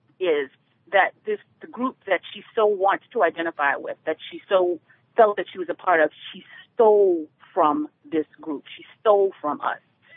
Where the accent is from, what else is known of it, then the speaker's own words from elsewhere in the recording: New Orleans, Louisiana, United States; I'm from New Orleans